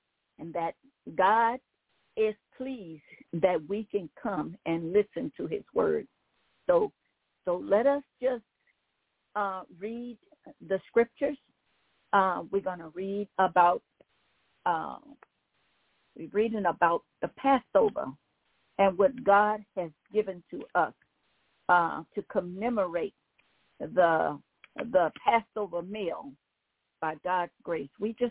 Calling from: New Orleans, Louisiana, United States; I'm calling from New Orleans.

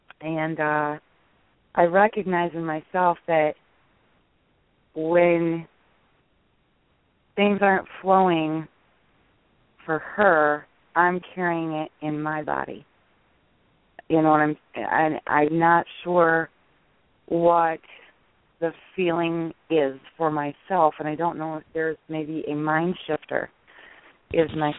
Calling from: Indiana, United States; from Indiana.

